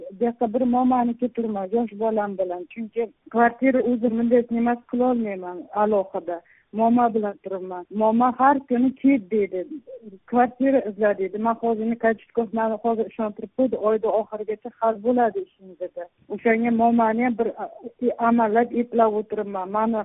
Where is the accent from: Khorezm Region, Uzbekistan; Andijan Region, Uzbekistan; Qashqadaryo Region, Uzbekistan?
Qashqadaryo Region, Uzbekistan; Qarshi; moved away; O'zbekiston Qarshi shahridan.